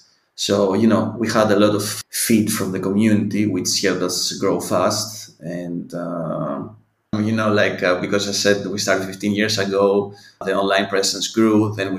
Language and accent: English; Greece; moved away as an adult; also born or lived in Amsterdam, Netherlands; I'm originally from Greece